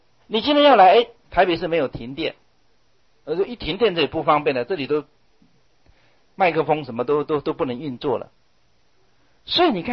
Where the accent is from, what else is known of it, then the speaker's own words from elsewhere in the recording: China; 我们中国人看增上缘这三个字啊，都有点望文生义